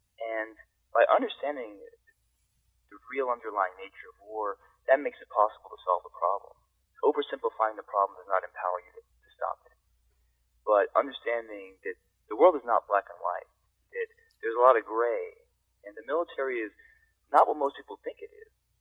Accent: Alabama, United States; I was an only child growing up in Alabama

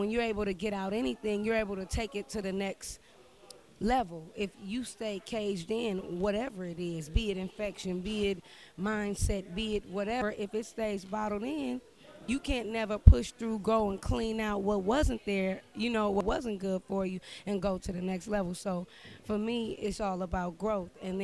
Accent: Richmond, California, United States; I'm from Richmond. Yeah, so I'm Richmond, California, though.

